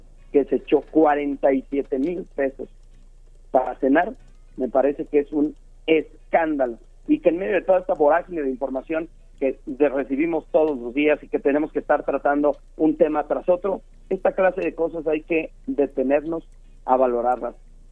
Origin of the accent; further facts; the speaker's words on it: Mexico; No sé si estamos dimensionando bien como mexicanos